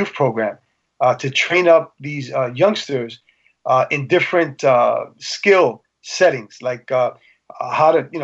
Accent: New York City, New York, United States; first language Spanish; English is a second language; my first language was Spanish because that's all we spoke at home, even though it was New York City.

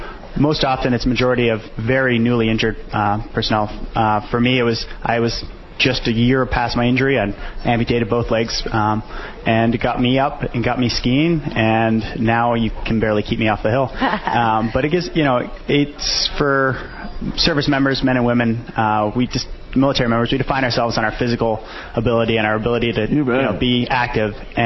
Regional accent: Colorado, United States; I grew up in Colorado, so the mountains always have a special place in my heart.

